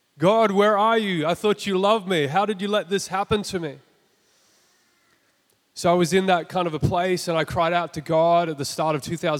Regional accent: Gold Coast, Queensland, Australia; But I'm from the Gold Coast, technically.

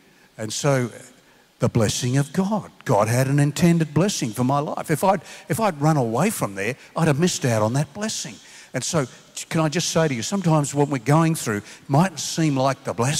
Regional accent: Sydney, New South Wales, Australia; born there; I was born in Sydney and the company I work for there transferred me to Melbourne.

